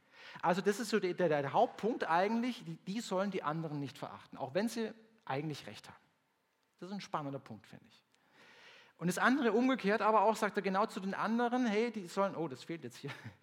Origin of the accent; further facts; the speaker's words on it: Baden-Württemberg, Germany; Oder wenn ich da bei uns im Schwarzwald damals denke, wenn irgendwo ein anderer Pfarrer gekommen ist und so weiter, war das erste Thema immer, ich der gleibig.